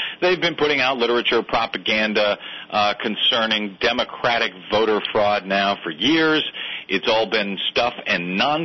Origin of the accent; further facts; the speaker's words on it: St. Louis, Missouri, United States; My friend Thorn, and you know Thor, he's from St. Louis, Missouri, by the way.